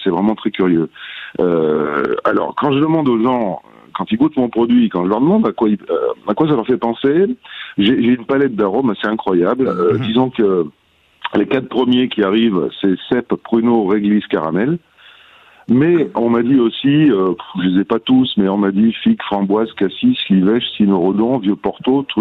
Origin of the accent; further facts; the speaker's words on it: Billom, Auvergne-Rhône-Alpes, France; moi, je suis de Billon. Hein. Billon, on a planté de l'ail ici au 11e siècle.